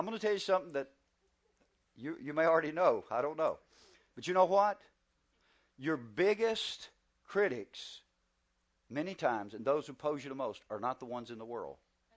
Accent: the South, United States; Just like you know I'm from the South. My speech gives me away. Doesn't matter how much I try to hide, it's just the way it is.

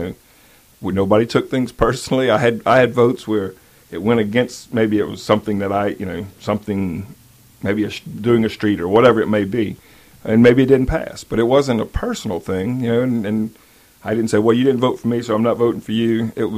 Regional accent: Franklin, Louisiana, United States; Well, I grew up in Franklin, Louisiana. Mom and dad and three brothers.

